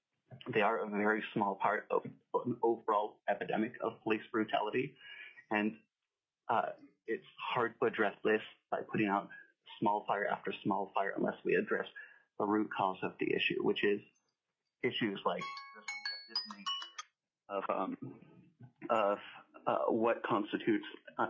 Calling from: Juneau, Alaska, United States; I'm calling from Juneau

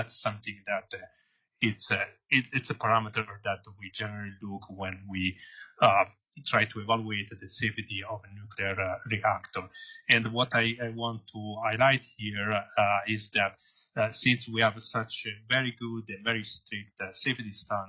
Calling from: Idaho Falls, Idaho, United States; I'm a scientist at Idaho National Lab, and I'm speaking from Idaho Falls, Idaho.

